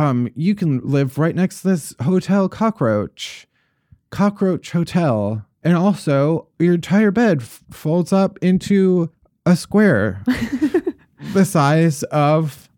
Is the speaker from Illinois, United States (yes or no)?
yes; Chicago, Illinois, United States; What and I'm famously from the Windy City.